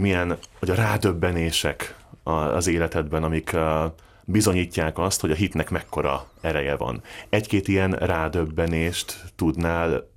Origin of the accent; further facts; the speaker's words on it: Miskolc, Borsod-Abaúj-Zemplén, Hungary; Itt a beszélgetés előtt megállapítottuk, hogy mind a ketten miskolciak vagyunk